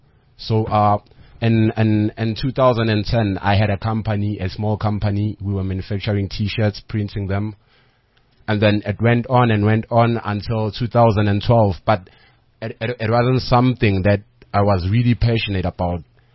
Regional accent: Tembisa, Gauteng, South Africa; I grew up in Tembisa.

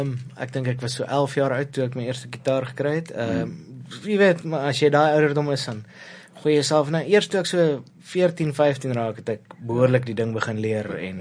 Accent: Pretoria, Gauteng, South Africa; Pretoria Noord in 'n suburb daar Acacia of die dorp van Acacia en is daar in die noorde van Pretoria is nader aan Brits as die middestad

